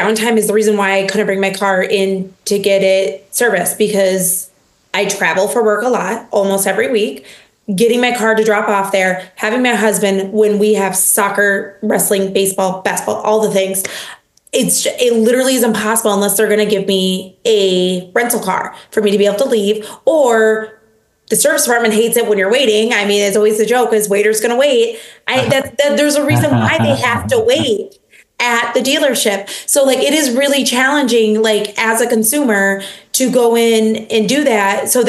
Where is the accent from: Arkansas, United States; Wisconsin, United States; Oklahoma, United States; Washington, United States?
Wisconsin, United States; Cause again, I'm from Wisconsin and this is just our way of life of, are you sure you want me to take a car?